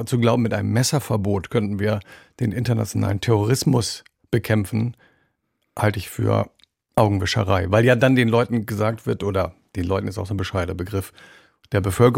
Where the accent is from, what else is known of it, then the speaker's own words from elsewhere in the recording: Kiel, Schleswig-Holstein, Germany; Also ich komme ja von der Nordsee, die Ostsee, es war auch lange Zeit meine Heimat, bin in Kiel groß geworden.